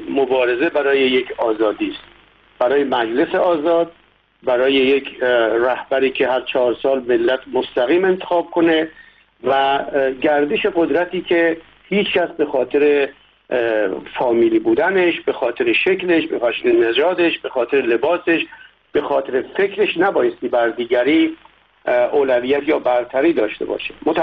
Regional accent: Iran; به عنوان یک ایرانی

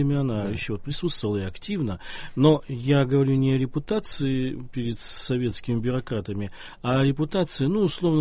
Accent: Perm, Perm Krai, Russia; moved away; also born or lived in Moscow; когда сбежал из Перми и переезжал в Москву, я хотел еще дальше уехать

